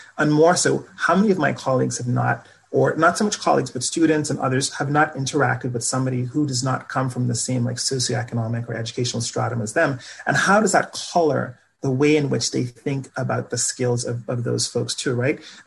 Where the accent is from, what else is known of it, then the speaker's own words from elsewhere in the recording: Bahamas; moved away as an adult; now in United States; So I grew up in the Bahamas, came from a really large family.